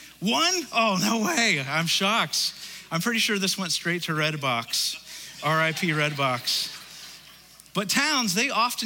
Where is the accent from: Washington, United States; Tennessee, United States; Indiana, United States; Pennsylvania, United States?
Indiana, United States; Indianapolis; And so growing up in Indianapolis, if you've been in this area for a while, there may be areas that you avoid in town.